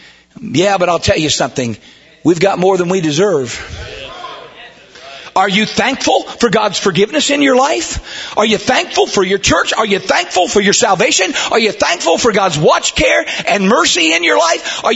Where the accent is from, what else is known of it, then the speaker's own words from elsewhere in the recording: United States; I'm an American. I'm proud to be American. You cut me, I bleed red, white, and blue, and I am a free American